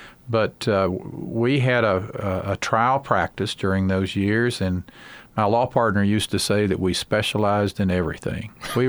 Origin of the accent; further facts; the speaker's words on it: Sevierville, Tennessee, United States; in 1977, at the age of 28, I was elected mayor of Sevierville, my hometown.